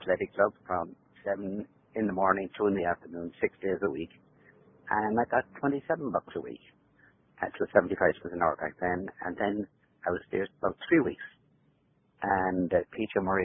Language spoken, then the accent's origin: English; Tubbercurry, Connacht, Ireland; moved away; Yeah, Tubbercurry was it was a small town. I think it was about 800 or 900 people in the whole town.